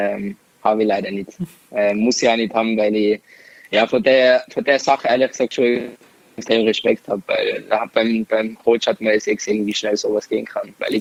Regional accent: Tyrol, Austria; bei uns in Tirol sagt man, jetzt kommt dann der Langs.

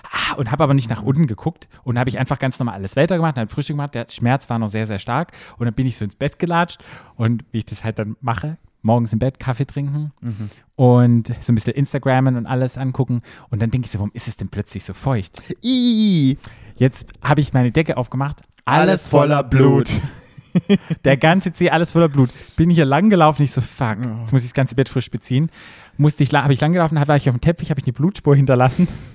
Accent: Berlin, Germany; wir sind Berliner

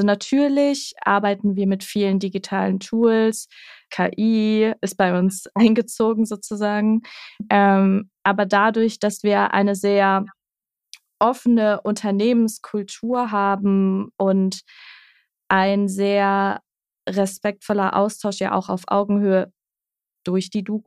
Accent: Düsseldorf, North Rhine-Westphalia, Germany; now in Cologne, Germany; ich komme gar nicht aus Köln, sondern aus Düsseldorf. Und ich wohne hier zwar schon jetzt ein bisschen länger

